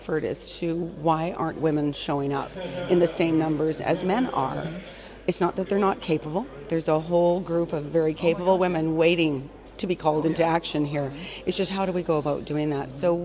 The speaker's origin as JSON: {"language": "English", "country": "Canada", "said": "And I'm originally from Canada, so I get to see a lot of my old buddies."}